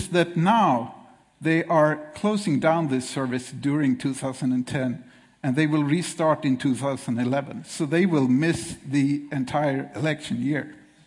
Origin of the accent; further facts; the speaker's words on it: Sweden; from Sweden, and I run a literary website.